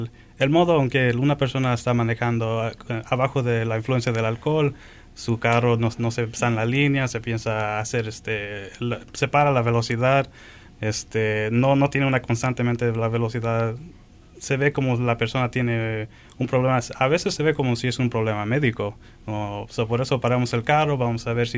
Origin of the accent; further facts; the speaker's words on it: Chicago, Illinois, United States; also born or lived in Mexico City; now in Fitchburg, United States; Nací en la Ciudad de México. Vine a los Estados Unidos cuando era bien pequeño. La mayoría del tiempo crecí en Chicago. Y hace tres años y medio vine a Wisconsin y me hice policía con la ciudad de Fitchburg.